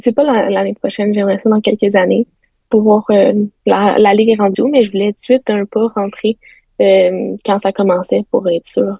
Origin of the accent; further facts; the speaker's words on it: Saint-Hilaire, Quebec, Canada; Oui, ben je viens de Saint-Hilaire.